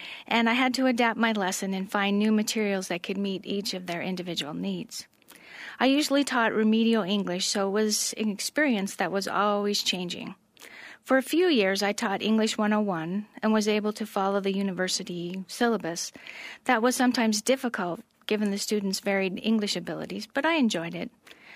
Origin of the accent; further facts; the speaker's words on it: Idaho, United States; I was raised in Idaho with 8 brothers and sisters, and I'm the oldest of 9.